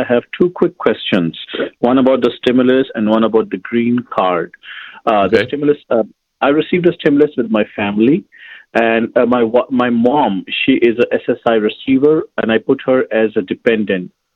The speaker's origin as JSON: {"language": "English", "country": "Pakistan", "moved": "yes", "said": "I came as a refugee. I'm a Pakistani Christian."}